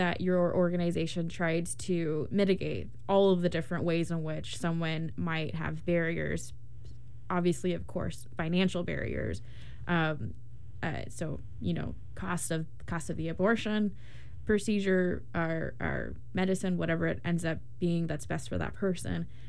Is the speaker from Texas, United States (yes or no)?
no; Oregon, United States; how's Oregon going to look? This is my home state